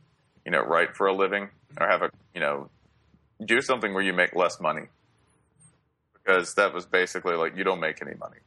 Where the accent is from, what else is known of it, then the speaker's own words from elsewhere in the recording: Nashville, Tennessee, United States; I applied to Vanderbilt because I'm from Nashville and was insecure.